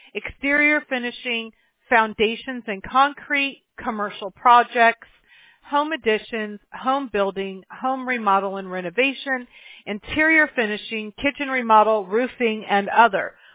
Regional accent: Apple Valley, California, United States; I grew up in Apple Valley.

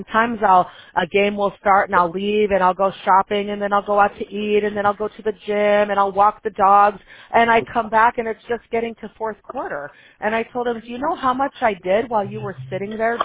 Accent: Chicago, Illinois, United States; now in California, United States; Me growing up in Chicago, I never knew that because, now we're in California, and it's a whole different feel to go in the Pacific Ocean as opposed to Lake Michigan

